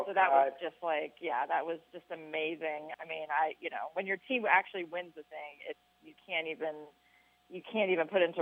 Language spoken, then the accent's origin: English; Dayton, Ohio, United States; I grew up a baseball fan. I grew up in Dayton, Ohio, so I was a Reds fan, and we were very into the Reds.